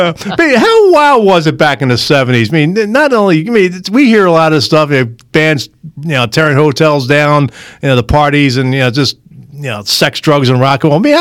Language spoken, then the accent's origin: English; Philadelphia, Pennsylvania, United States; and as I said, I grew up in Philadelphia. We had, you know, the Philadelphia soul sound back then